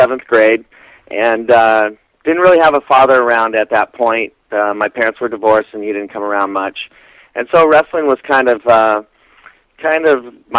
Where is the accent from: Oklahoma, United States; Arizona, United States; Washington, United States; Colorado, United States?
Washington, United States; Vancouver; now in Southern California, United States; I was born in Washington State and raised outside of Portland, Oregon, in Vancouver, Washington, and it was a great childhood.